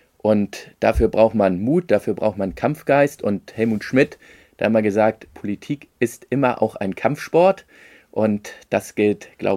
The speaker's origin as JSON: {"language": "German", "region": "Hamburg", "country": "Germany", "said": "wenn ich das mal als Hamburger sagen kann"}